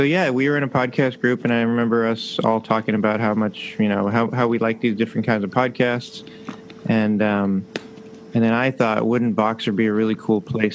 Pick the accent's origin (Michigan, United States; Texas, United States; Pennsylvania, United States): Texas, United States; McAllen; moved away as an adult; also born or lived in Houston; now in Saudi Arabia; I am from McAllen, Texas. So I grew up in, born and raised in McAllen, Texas. Went to the University of Houston, lived in Houston for 14, 15 years.